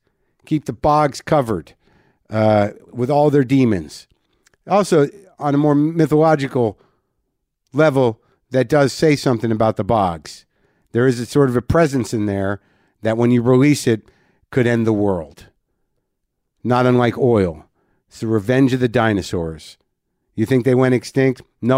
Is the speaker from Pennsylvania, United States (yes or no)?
no; New Mexico, United States; I literally don't know any Spanish, even though I grew up in New Mexico.